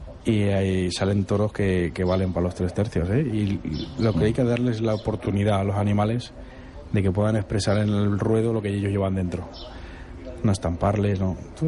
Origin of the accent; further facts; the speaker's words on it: Aragon, Spain; Oye, es que mi tierra, macho.